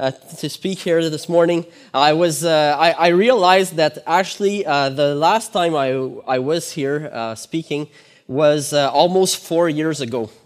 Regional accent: Sherbrooke, Quebec, Canada; first language French; English is a second language; Very French-speaking, so sorry for my accent and sorry for my vocabulary. It might not be the best.

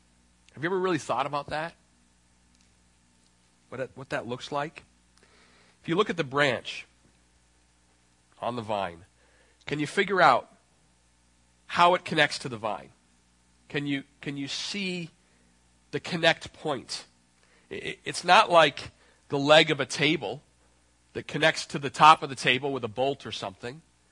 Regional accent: Canada; And because I'm Canadian and have a bizarre love and respect for all things maple

